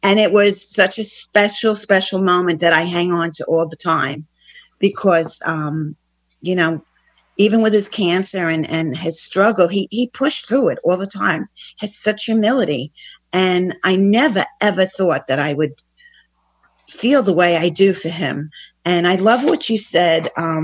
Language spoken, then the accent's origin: English; Florida, United States; from Northeast Florida.